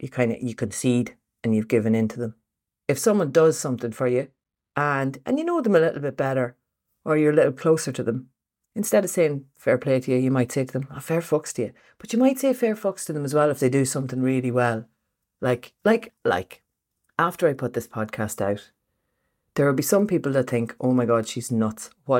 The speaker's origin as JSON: {"language": "English", "country": "Ireland", "said": "that I wanted to talk about and address as an Irish person, hitting back at the British and the Americans who for a little bit too long in my book have thought that they can just use our accent and our language as a joke."}